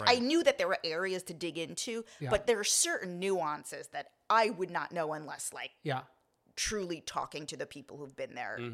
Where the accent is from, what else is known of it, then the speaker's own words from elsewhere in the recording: Long Island, New York, United States; I am a native New Yorker. I'm actually from Long Island